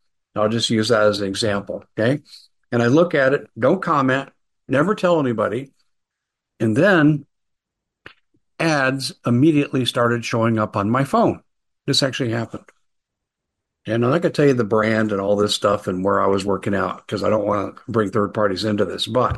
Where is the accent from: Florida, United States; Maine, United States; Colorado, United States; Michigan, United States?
Colorado, United States; Aurora; moved away; This is why I moved away from Colorado. And I'm glad I'm away from Aurora, my hometown